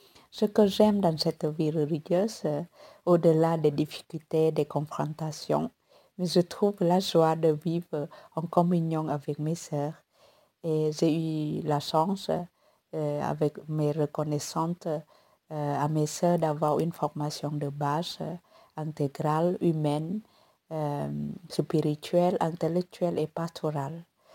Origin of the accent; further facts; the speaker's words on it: Central Highlands, Vietnam; Ma vie était semblable à celle de tant d'autres jeunes filles des hauts plateaux au Vietnam.